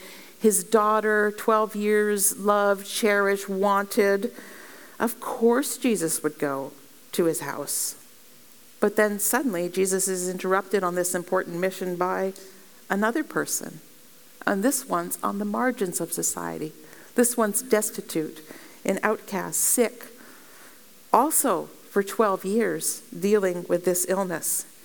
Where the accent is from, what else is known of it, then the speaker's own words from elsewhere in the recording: Pennsylvania, United States; I grew up in Pennsylvania, and the Amish drive horse and buggies.